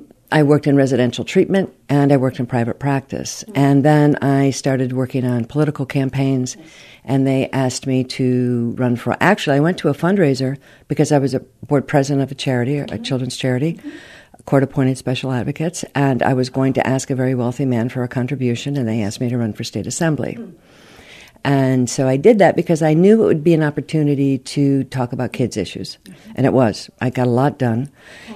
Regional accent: Brighton, Michigan, United States; moved away as an adult; also born or lived in New Jersey; Well, I was born and raised in Brighton, Michigan, and went to Michigan State, and then left for about 40 years

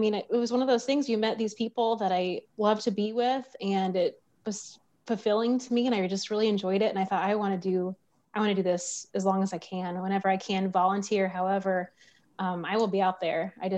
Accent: Moline, Illinois, United States; now in Springfield, United States; Yes, I'm originally from Moline in the Quad Cities

